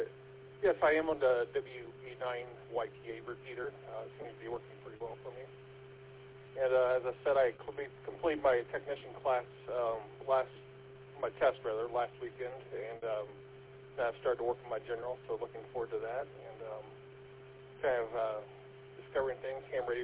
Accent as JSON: {"language": "English", "town": "Kokomo", "region": "Indiana", "country": "United States", "tie": "born or raised there", "said": "I grew up in Kokomo"}